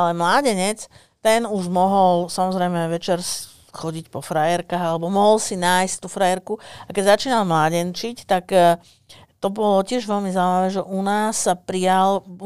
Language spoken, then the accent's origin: Slovak; Bratislava, Bratislava Region, Slovakia; napríklad ja som z Ružinova